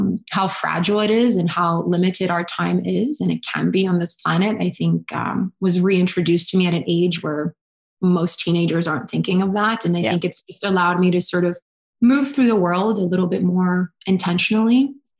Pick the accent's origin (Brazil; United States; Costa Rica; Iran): Brazil; So as I said, you know, I grew up in Brazil.